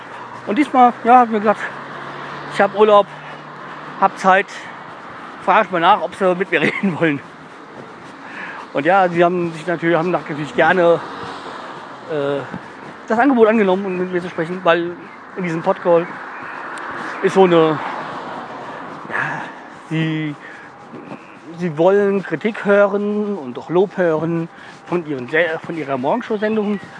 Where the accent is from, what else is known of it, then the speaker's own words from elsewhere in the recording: Hesse, Germany; als Hesse, ich kenne mich nicht aus